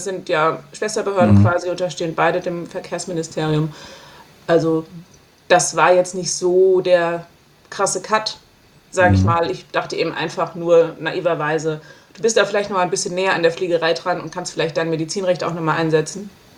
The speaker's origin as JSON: {"language": "German", "town": "Frankfurt am Main", "region": "Hesse", "country": "Germany", "tie": "born or raised there", "said": "hast du ja gerade schon gesagt, ich bin 38, Juristin, bin aus Frankfurt am Main, hier in der Nähe vom Flughafen auch aufgewachsen"}